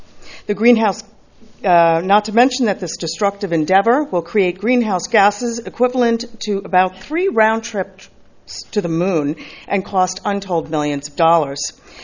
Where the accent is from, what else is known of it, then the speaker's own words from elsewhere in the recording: Los Osos, California, United States; from Los Osos.